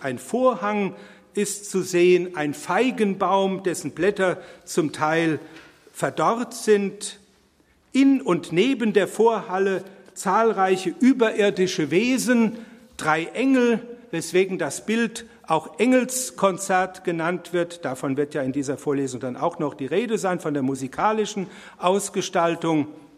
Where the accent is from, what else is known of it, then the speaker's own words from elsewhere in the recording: Bingen am Rhein, Rhineland-Palatinate, Germany; also gegenüber meiner Heimatstadt Bingen am Rhein